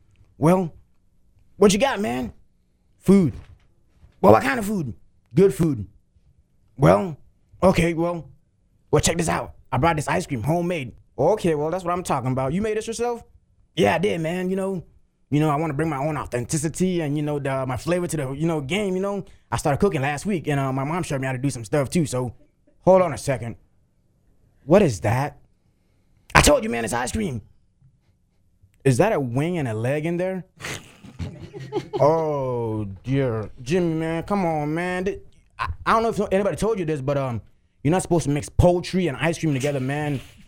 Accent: Ghana; English is a second language; now in United States; I've been in this country for 10 years, and I came from Africa, right?

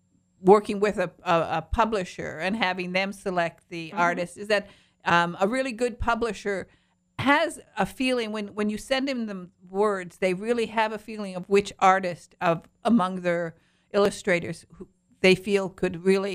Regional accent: Michigan, United States; now in Clearwater, United States; I'm from Upper Michigan, from the Upper Peninsula. I'm a Youper. And my brother, who still lives up there, has plenty of snow, lots of snow.

